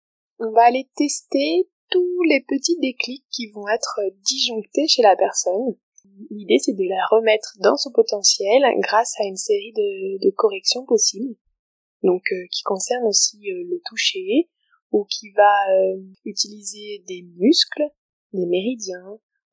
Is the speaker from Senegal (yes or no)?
no; Névache, Provence-Alpes-Côte d'Azur, France; born there; Je suis née à Névache, dans les Hautes-Alpes.